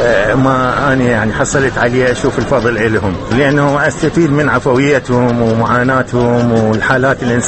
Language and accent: Arabic; Basra, Basra Governorate, Iraq; أنا مدينتي البصرة، المدينة كلها نخيل ومي، فبيها طبيعة خلابة تقدر تقولها